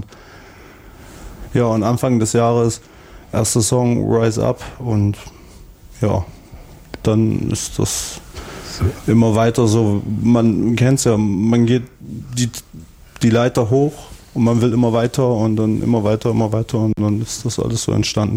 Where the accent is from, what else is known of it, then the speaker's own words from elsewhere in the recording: Erfurt, Thuringia, Germany; Ja, ich bin geboren hier in Erfurt. Geboren. Nur meine Eltern, also meine Mom kommt auch aus Deutschland und mein Vater kommt ursprünglich aus Mosambik.